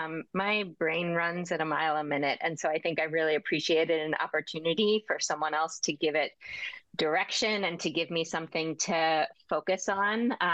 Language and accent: English; Philadelphia, Pennsylvania, United States; also born or lived in Bolivia / Vietnam; I think, you know, I grew up in Philly. I live in Philly now.